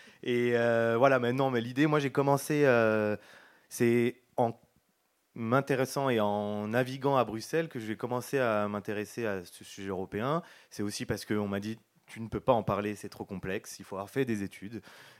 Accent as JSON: {"language": "French", "town": "Aulnay-sous-Bois", "region": "Île-de-France", "country": "France", "tie": "born or raised there", "said": "parce que moi, j'ai grandi en Seine-Saint-Denis, à Aulnay-sous-Bois"}